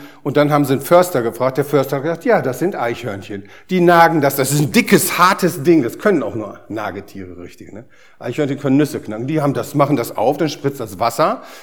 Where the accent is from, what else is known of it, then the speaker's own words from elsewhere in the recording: Germany; Wir haben uns entschieden, einmal nachzugucken, ne? So sind wir, Deutsche, ne?